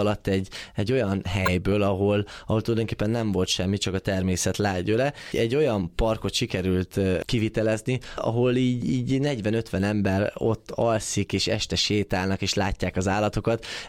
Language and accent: Hungarian; Hungary; Ugye itt nőttem fel gyerekként. Magyarország az... az pótolhatatlan.